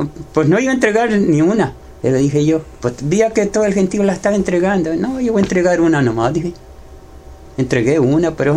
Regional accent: Acaponeta, Nayarit, Mexico; born there; Porque yo fui nacido en la Caponeta

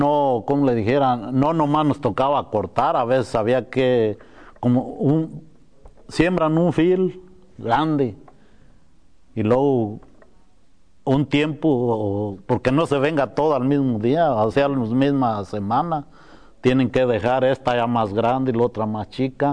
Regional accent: Mexico; moved away; Pero esa ya me la mandaron a México, yo ya estaba allá en mi tierra.

